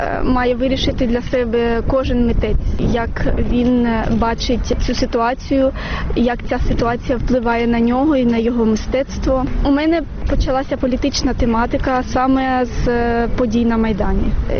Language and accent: Ukrainian; Eastern Ukraine, Ukraine; я сама зі Східного, у мене корені зі Східного регіону, і мої рідні ще залишилися в Східній Україні.